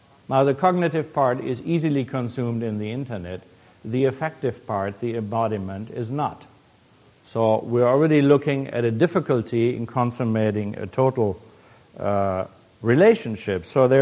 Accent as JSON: {"language": "English", "country": "Germany", "tie": "born or raised there", "said": "as a young boy, I was born in Germany. I sat in a German town and had to run to the air raid shelter for 2 years in a row."}